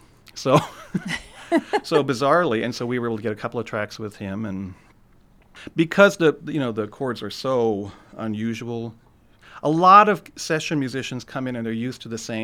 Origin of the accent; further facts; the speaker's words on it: Kentucky, United States; you know, I'm from Kentucky originally, and so although, you know, people compare me to … people like that, there's still that Appalachian base to what